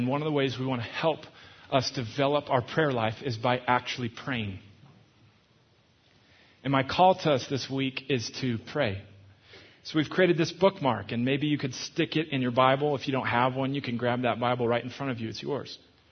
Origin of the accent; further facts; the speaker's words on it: Minnesota, United States; It's actually the church from my hometown, Twin Cities